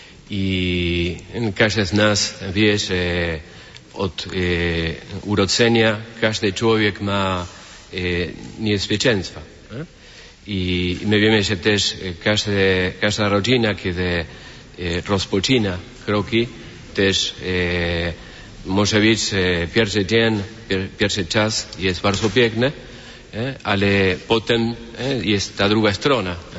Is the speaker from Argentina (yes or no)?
yes; Mar del Plata, Buenos Aires Province, Argentina; Polish is a second language; Ja powiedziałem, że jest Mar del Plata, nie?